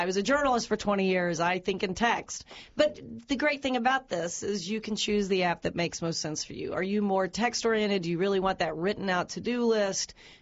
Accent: Kentucky, United States; accent: Southern Kentucky; I'm from Southern Kentucky, and Siri, and I have that accent. Every now and then, you'll hear my accent come out.

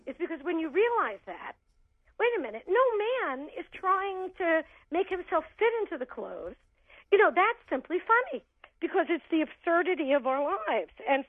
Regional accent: Brooklyn, New York, United States; I grew up in Brooklyn, New York.

